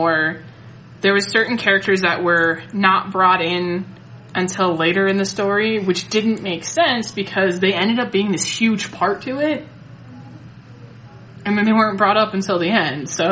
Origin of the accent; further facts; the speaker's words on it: United States; this might just be because I'm American